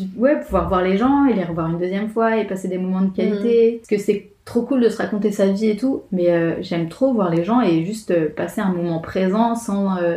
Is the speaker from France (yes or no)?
yes; France; accent: French; dès que je rencontre des collègues et qu'ils voient que j'ai l'accent français